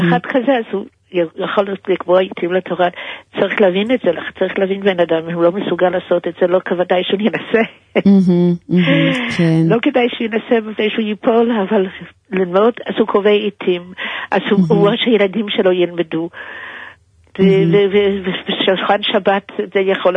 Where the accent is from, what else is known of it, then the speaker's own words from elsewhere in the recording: United States; now in Israel; אני באה מארצות הברית